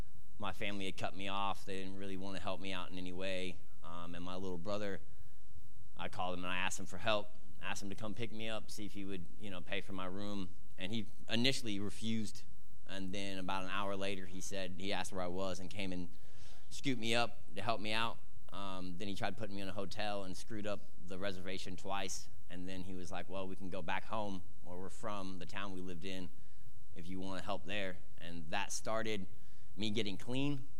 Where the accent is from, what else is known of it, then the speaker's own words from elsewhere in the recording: Missouri, United States; also born or lived in Kansas; I was born in Kansas. I was raised in Missouri.